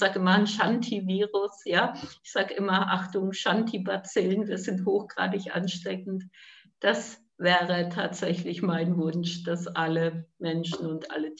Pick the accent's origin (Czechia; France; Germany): Czechia; ich bin ja Tschechin